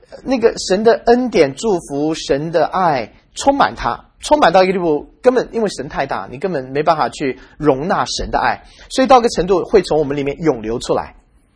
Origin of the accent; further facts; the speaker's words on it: China; 你知道我们中国人去一个好的餐馆，我们就很自然的会去告诉别人说